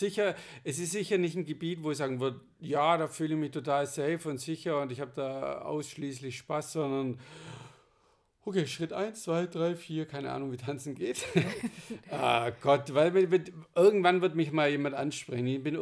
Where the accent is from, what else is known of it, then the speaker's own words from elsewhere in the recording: Germany; Wir sind hier vor allem in Deutschland nicht wirklich aufgewachsen mit einer Fehlerkultur.